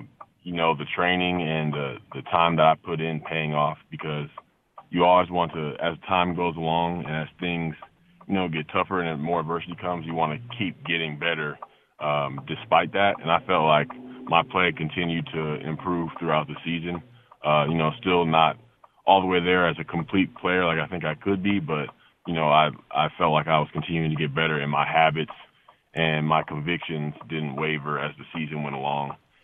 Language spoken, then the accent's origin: English; Atlanta, Georgia, United States; Yeah, growing up in Atlanta, it was, you know, it looked great on paper. You know, we were in the suburbs.